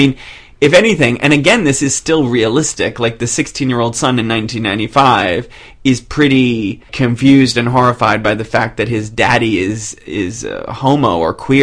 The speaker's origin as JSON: {"language": "English", "town": "Boston", "region": "Massachusetts", "country": "United States", "said": "I'm from Boston."}